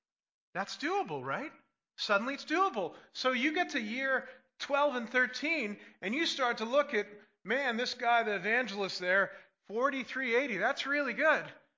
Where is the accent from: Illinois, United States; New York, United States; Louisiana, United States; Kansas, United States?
New York, United States; I grew up outside of New York, which is even more aggressive than New Jersey, right?